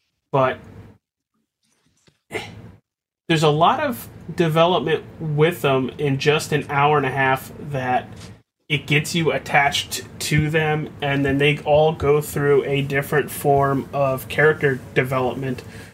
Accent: United States; I am an American.

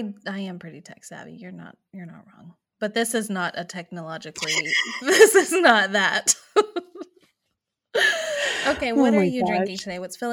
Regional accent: the South, United States; Yeah, I'm from the South, but like the city in the South

